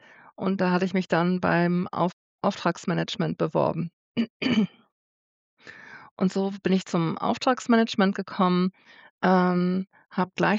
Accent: Wuppertal, North Rhine-Westphalia, Germany; gebürtig aus Wuppertal, in der schönen Stadt, in der die Schwebebahn fährt. Damit bin ich früher immer zur Schule gefahren

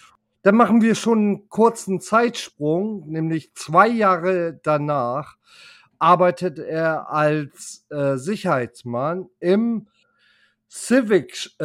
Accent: Northern Germany, Germany; wir als typische Norddeutsche Moin sagen

